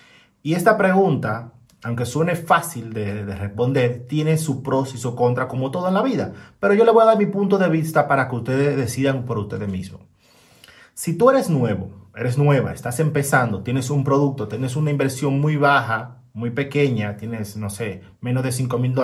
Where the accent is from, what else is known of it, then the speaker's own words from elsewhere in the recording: Dominican Republic; moved away as an adult; also born or lived in Spain; now in Bratislava, Slovakia; Soy de República Dominicana, para que tengas un poco de background de mí. Ahí fue donde me crié, donde yo tuve este tamaño que tengo ahora. Luego me fui a España